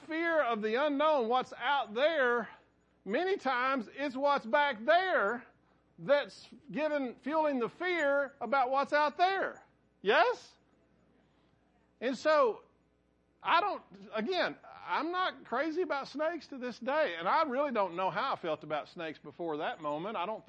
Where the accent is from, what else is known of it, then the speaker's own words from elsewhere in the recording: Winters, Texas, United States; born there; I was born in Winters, down by Winters.